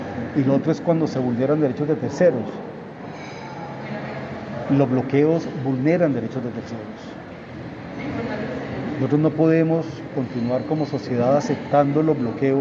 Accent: Colombia; terminamos siendo todos los colombianos los perjudicados.

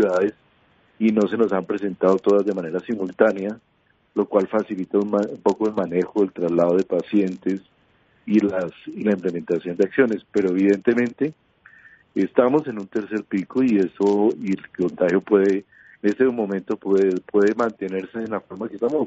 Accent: Colombia; y haré la cola como cualquier colombiano.

